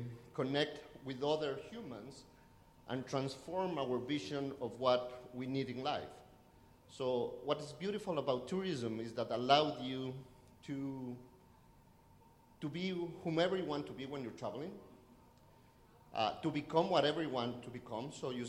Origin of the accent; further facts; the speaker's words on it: Ecuador; English is a second language; By the way, I'm from Ecuador, South America.